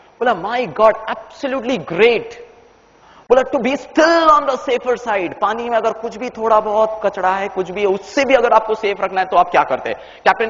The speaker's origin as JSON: {"language": "Hindi", "town": "Mumbai", "region": "Maharashtra", "country": "India", "said": "वैसे तो मैं बॉम्बे से हूं"}